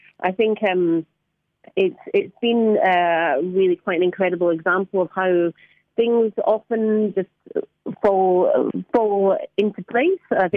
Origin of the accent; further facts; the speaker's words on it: Scotland, United Kingdom; now in London, United Kingdom; I'm from Scotland. I do live in London, but I am from Scotland.